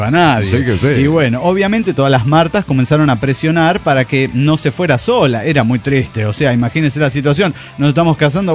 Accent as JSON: {"language": "Spanish", "town": "Cuernavaca", "region": "Morelos", "country": "Mexico", "said": "de Cuernavaca, Morelos, México."}